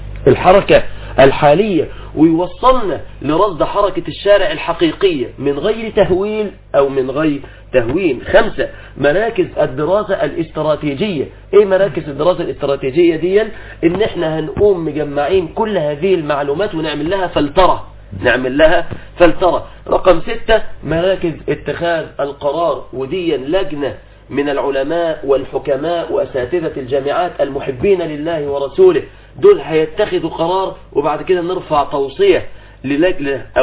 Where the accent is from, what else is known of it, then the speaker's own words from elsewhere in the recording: Egypt; بلادنا مصر